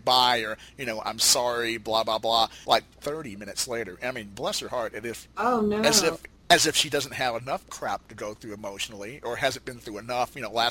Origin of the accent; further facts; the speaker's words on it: Huntsville, Alabama, United States; the ABC affiliate in my hometown of Huntsville, Alabama.